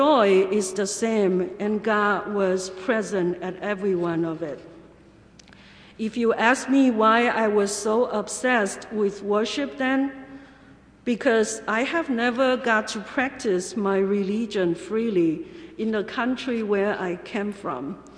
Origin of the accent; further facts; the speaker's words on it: China; moved away as an adult; now in United States; I remember my first Holy Week experiences when I first got to America. By the way, I came from China.